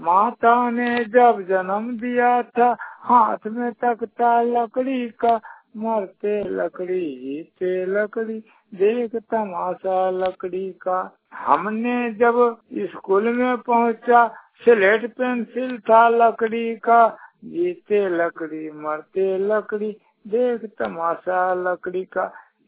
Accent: Gosaidih, Jharkhand, India; ग्राम गोसाईडी, कोरजंडा थाना धनबाद, जिला गिरिडीह के निवासी हैं।

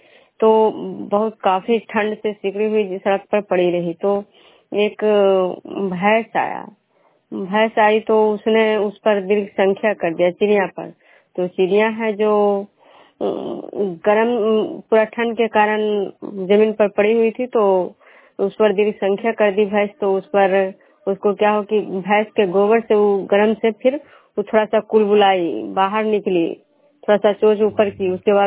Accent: Bishnupur, Bihar, India; मैं बिश्नोपुर ग्राम खजरा पंचायत नालंदा जिला के निवासी हूँ।

